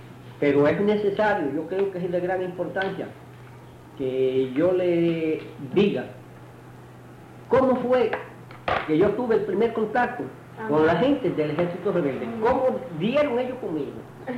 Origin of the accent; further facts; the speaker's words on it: Palma Soriano, Santiago de Cuba, Cuba; born there; Mire, yo siempre fui campesino. Analfabeto. Yo primeramente nací allá por Palma Soriano